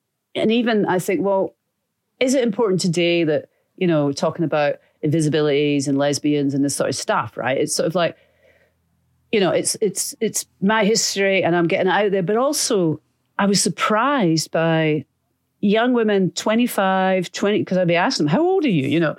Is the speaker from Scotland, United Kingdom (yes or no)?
yes; Edinburgh, Scotland, United Kingdom; like the fog, which is where I grew up in Edinburgh. It's everywhere.